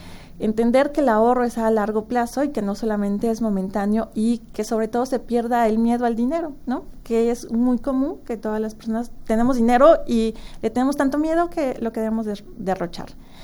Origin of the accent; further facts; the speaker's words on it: Mexico; cómo nosotros como mexicanos vemos esta imagen de la madre